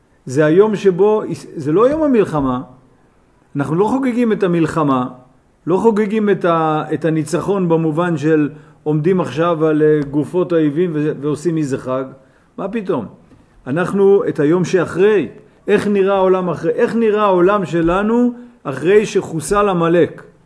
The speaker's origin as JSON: {"language": "Hebrew", "town": "Jerusalem", "region": "Jerusalem District", "country": "Israel", "said": "אני פה מירושלים וזוכה להיות פה איתכם"}